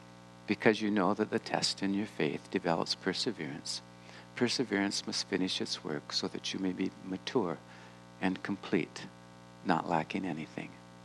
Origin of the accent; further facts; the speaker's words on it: Alaska, United States; We're both from Alaska, so what do you talk about?